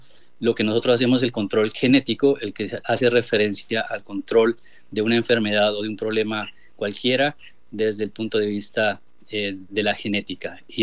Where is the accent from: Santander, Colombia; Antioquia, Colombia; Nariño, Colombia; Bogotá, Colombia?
Nariño, Colombia; Pasto; moved away as an adult; now in Netherlands; Sí, pues yo soy colombiano, soy de Pasto. Vine hace 10 años a hacer un doctorado acá y me quedé trabajando. Hace 4 años empecé a liderar el grupo de mejoramiento de musáceas acá en Holanda.